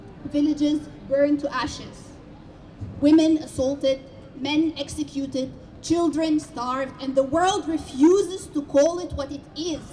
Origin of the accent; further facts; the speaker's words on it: Sudan; now in Australia; I'm a Sudanese human, and I'm an Australian woman.